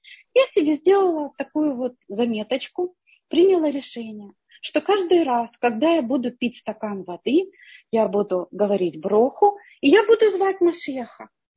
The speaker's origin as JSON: {"language": "Russian", "town": "Dnipro", "region": "Dnipropetrovsk Oblast", "country": "Ukraine", "tie": "born there", "said": "я родилась в Днепропетровске"}